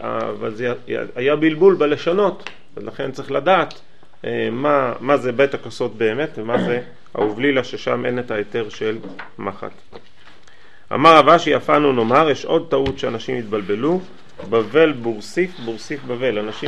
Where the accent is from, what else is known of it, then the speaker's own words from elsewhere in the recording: Alon Shvut, Judea and Samaria Area, Israel; אני גדלתי באלון שבות, היה צפירה